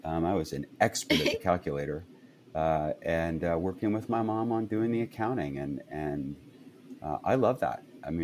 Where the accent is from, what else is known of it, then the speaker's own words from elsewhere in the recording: Maryland, United States; also born or lived in Indiana; Early on with my dad's family in Indiana, and then a little bit later on with my mom's family in Maryland.